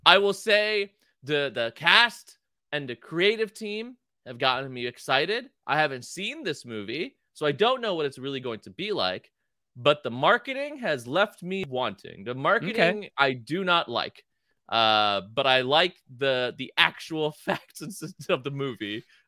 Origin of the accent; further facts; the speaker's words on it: United States; I'm American.